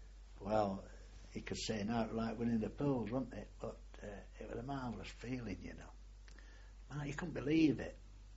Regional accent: Manchester, North West England, United Kingdom; they posted me to the RAOC company, which was situated in Manchester, my hometown.

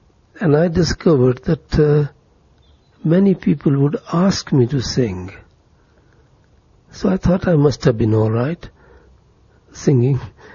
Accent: Amritsar, Punjab, India; born there; because I was born in Amritsar and I had been there a few times, that I would certainly know one or two people

